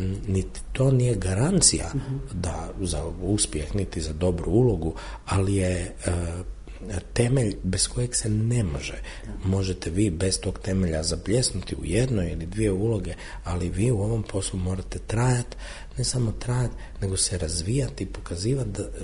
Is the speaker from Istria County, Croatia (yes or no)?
no; Zagreb, City of Zagreb, Croatia; taj Dubrovački je meni strani, ja sam purger, ja sam iz Zagreba